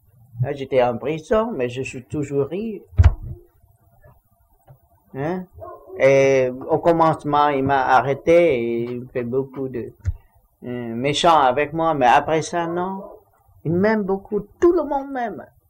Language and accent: French; Vietnam; moved away; je suis toujours occupé dès que je suis sorti du Vietnam.